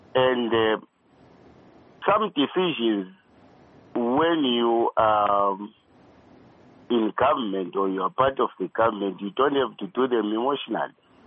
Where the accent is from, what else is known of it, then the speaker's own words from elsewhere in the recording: Zimbabwe; Because originally I come from Zim.